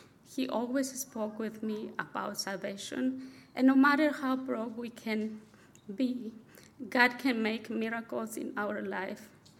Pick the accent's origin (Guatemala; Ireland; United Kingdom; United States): Guatemala; and I'm from Guatemala.